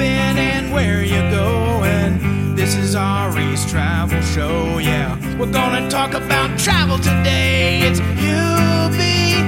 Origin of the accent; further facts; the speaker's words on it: Detroit, Michigan, United States; guess growing up in Detroit, you know, it's always like I said, my dad's a house DJ, so I always grew up around like ghetto tech and techno shit.